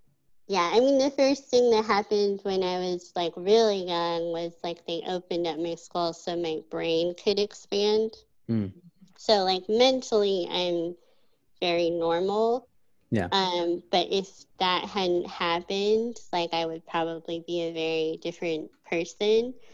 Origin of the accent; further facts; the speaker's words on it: Oregon, United States; now in Los Angeles, United States; No, I grew up in Oregon.